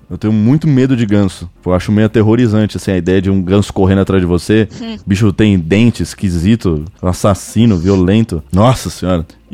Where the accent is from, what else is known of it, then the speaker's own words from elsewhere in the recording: São Paulo, Brazil; pô, eu sou de São Paulo, né, mano?